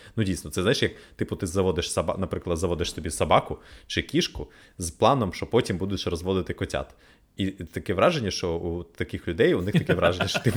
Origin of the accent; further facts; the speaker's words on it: Odesa, Odesa Oblast, Ukraine; І я, знаєш, як справжній одесит, я відповів питанням на питання.